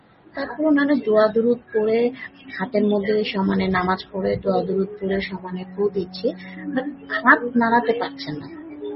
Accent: Dhaka, Dhaka Division, Bangladesh; আমি বড় হয়েছি ঢাকা ক্যান্টনমেন্টের ভেতরে, সেটা একাডেমিক কুর্মিটোলা ক্যান্টনমেন্ট বা নতুন এয়ারপোর্টের পেছন সাইড যেটা বলে।

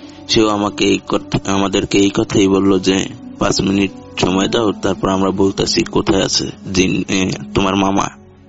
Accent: Barisal, Barisal Division, Bangladesh; now in Patgram, Bangladesh; আমি ছোটকাল থেকে আমার নানা বাড়িতেই বড় হয়েছি বরিশালে। আমার বাড়ি হয়েছে রংপুর বিভাগের লালমনিরহাট জেলার পাটগ্রাম উপজেলায়।

